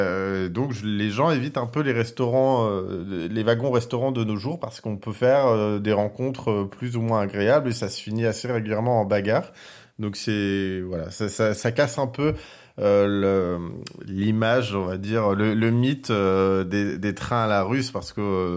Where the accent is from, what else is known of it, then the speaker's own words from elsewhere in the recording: France; je leur dis directement que je suis français